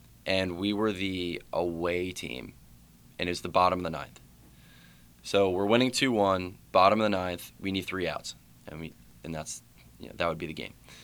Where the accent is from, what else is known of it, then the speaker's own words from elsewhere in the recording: Somerville, New Jersey, United States; also born or lived in New Brunswick; So I was born in New Brunswick, New Jersey. I was there until I was 4 years old. And after that, I moved to Somerville.